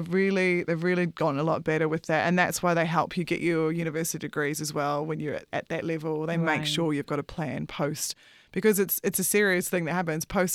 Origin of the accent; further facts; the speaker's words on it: Feilding, Manawatū-Whanganui, New Zealand; So I grew up in Fielding. It's a small, but not small for New Zealand, farming town.